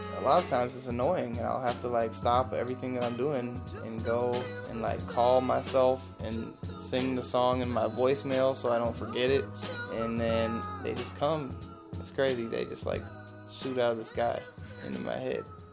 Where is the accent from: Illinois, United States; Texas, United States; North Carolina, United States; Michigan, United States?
Michigan, United States; Detroit; maybe it's just growing up around Detroit.